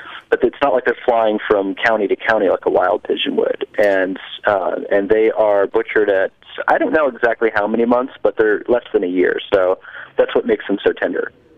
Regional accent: New Jersey, United States; I mean, I grew up in New Jersey.

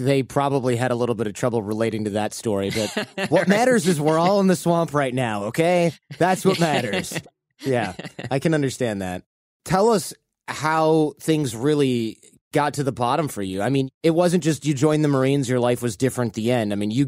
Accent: Michigan, United States; now in California, United States; I grew up in Michigan and sometimes in California, I'll go back to Michigan

